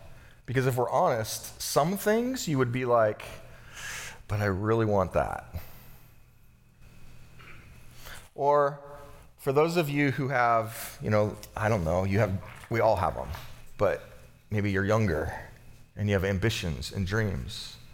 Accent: California, United States; I remember being in I grew up in California, and it was a large church, and there's this thing called Sunday school.

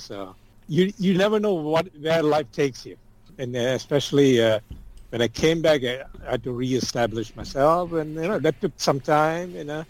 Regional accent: Malaysia; now in United States; Originally, I'm from Malaysia.

